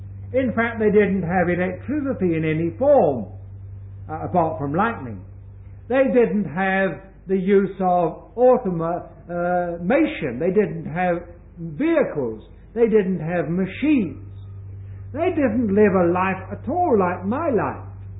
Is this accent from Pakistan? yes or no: no; England, United Kingdom; also born or lived in Hong Kong; now in Australia; I have spent some considerable amount of my time in Hong Kong. I was born and brought up in England. I have spent some 6 years or more now in Australia. I have spent shorter periods of time in New Zealand and some other countries.